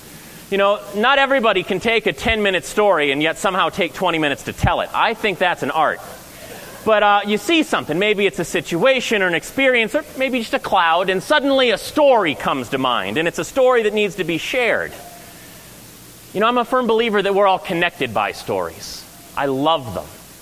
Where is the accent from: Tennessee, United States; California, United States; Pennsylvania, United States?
Tennessee, United States; I grew up in Tennessee, and I spent a lot of summer evenings out at Opryland listening to … play their tunes.